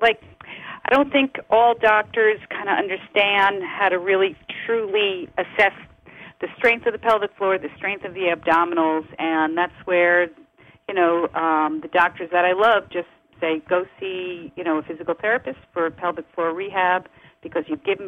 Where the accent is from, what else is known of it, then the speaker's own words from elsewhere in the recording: New York City, New York, United States; accent: New York; Yep, we're still here in New York City. That's my accent.